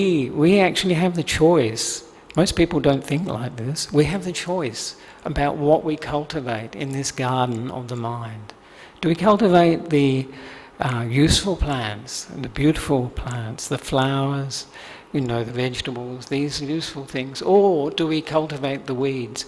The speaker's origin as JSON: {"language": "English", "country": "Australia", "moved": "as an adult", "lives_now": "Sri Lanka", "said": "And I've been living in Sri Lanka now for 10 years, and I am originally from Australia"}